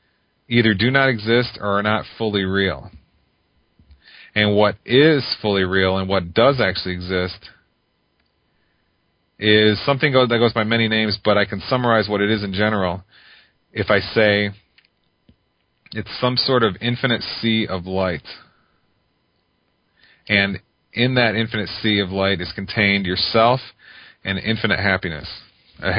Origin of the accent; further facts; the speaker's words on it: United States; from our perspective growing up in American culture, everything we're told that is good, Buddhism says is bad, basically.